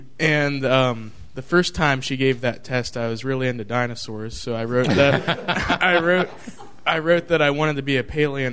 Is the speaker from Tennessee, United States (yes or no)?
no; Grove City, Ohio, United States; I'm from Grove City, Ohio, and I attend Our Lady of Perpetual Help Church.